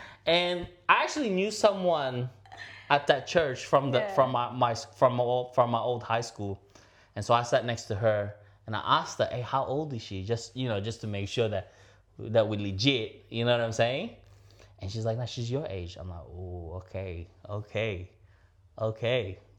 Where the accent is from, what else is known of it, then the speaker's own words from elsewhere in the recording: Philippines; And, you know, being Filipino myself, I love playing ball with the Filipinos too.